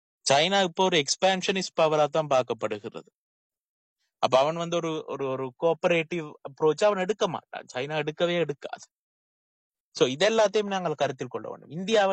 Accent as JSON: {"language": "Tamil", "country": "Sri Lanka", "said": "இலங்கையில இருந்து கொண்டு நாங்கள் இலங்கையர்கள் அந்த இலங்கையில இருக்கிறவர்கள்"}